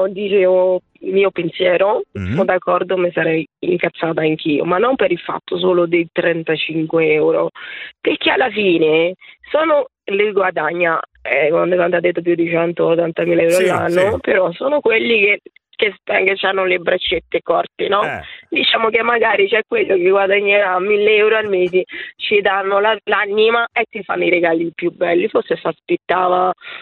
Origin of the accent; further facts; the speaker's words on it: Brazil; Italian is a second language; Io sono nata in Brasile, sono brasiliana.